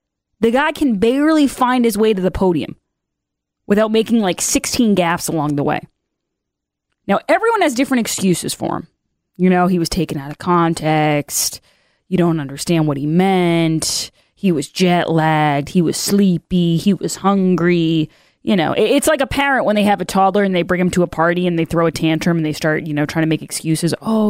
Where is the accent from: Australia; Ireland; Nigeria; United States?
Ireland; I did not realize that as an Irish woman, that could be my excuse.